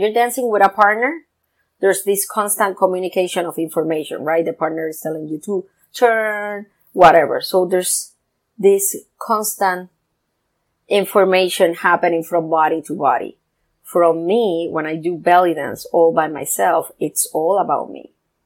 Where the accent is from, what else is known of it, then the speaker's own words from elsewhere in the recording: Puerto Rico; I come from Puerto Rico